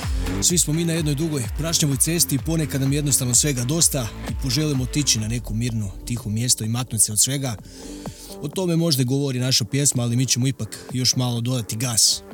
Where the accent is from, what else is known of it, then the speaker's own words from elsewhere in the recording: Zagreb, City of Zagreb, Croatia; dolazimo iz Zagreba, sviramo uglavnom rock, hard rock